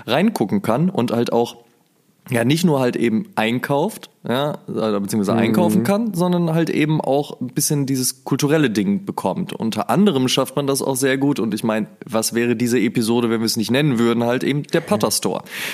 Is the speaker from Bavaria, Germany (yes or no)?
no; North Rhine-Westphalia, Germany; ich komme ja aus der Nähe vom Ruhrpott, ne?